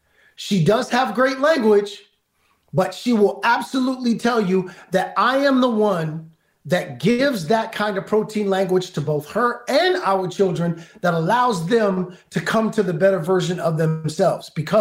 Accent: Brooklyn, New York, United States; I remember growing up in Brooklyn

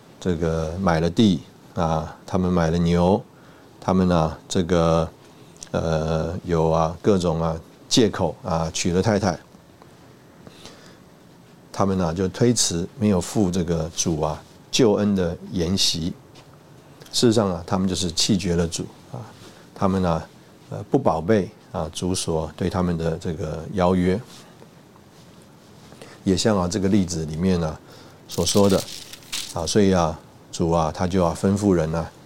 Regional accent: Taipei, Taiwan; 台北基本上应该算是我一个熟悉的地方，从小就在这里出生啊长大。虽然这个读书的时候啊还有一段时间啊这个离开台北

